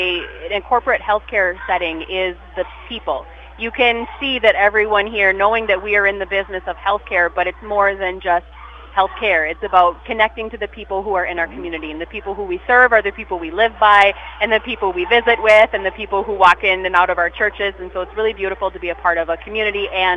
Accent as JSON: {"language": "English", "region": "Minnesota", "country": "United States", "tie": "born or raised there", "said": "So I have been born and raised in West Central Minnesota and settled in this area here."}